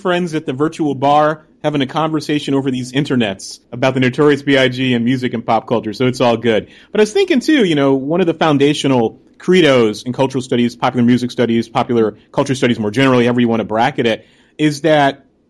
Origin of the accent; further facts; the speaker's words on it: Connecticut, United States; I'm from Connecticut. I had relatives in New York, Staten Island, and going down to New York